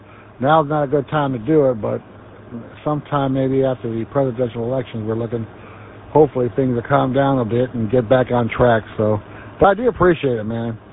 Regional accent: Elgin, South Carolina, United States; I'm from Elgin, South Carolina. However, I'm currently located in upstate New York visiting the good son.

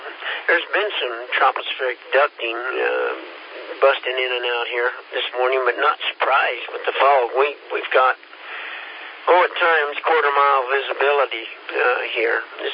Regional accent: Kansas, United States; I'm from Kansas, kind of like Will Rogers there from Oklahoma.

